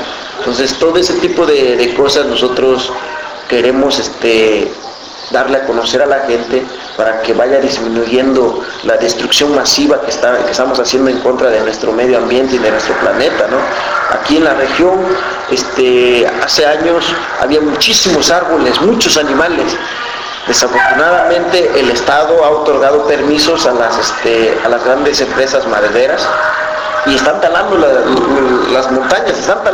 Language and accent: Spanish; Tlapa, Guerrero, Mexico; born or raised there; also born or lived in Caguatache